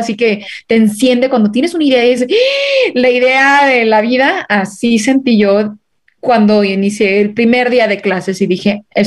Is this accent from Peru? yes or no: no; Veracruz, Mexico; yo vivo un poco al norte, soy de Veracruz, pero hasta arriba. Entonces me quedaba muy cerca la frontera